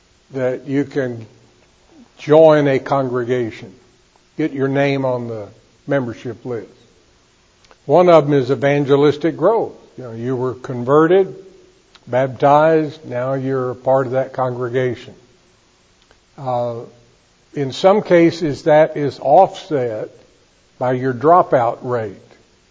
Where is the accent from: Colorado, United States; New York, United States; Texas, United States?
Texas, United States; I grew up in Texas, and Texans do have a reputation for some degree of exaggeration.